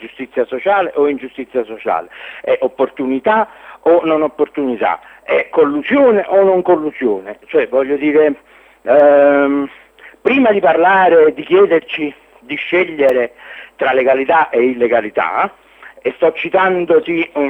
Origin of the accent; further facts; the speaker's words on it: Naples, Campania, Italy; io sono di Napoli e sto parlando con un compagno di Palermo